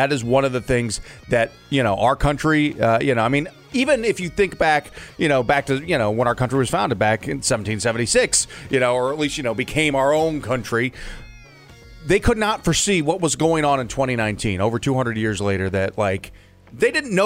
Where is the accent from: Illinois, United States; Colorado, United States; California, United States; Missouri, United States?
Missouri, United States; St. Louis; There was a murder back where I grew up in St. Louis